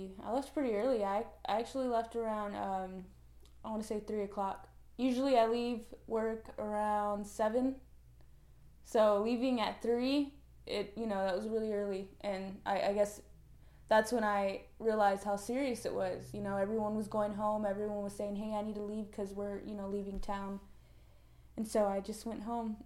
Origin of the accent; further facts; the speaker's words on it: Chicago, Illinois, United States; now in Corpus Christi, United States; I'm from Chicago. I've lived in Corpus Christi for 3 years.